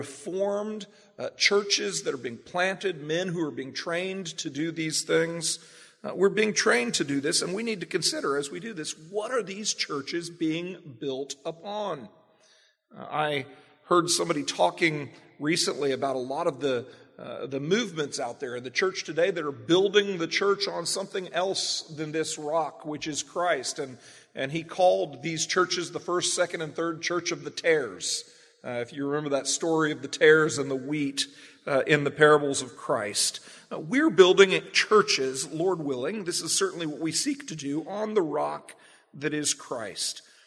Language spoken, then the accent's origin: English; the South, United States; We're from the South, and so most of us have a lot of experience with the desert.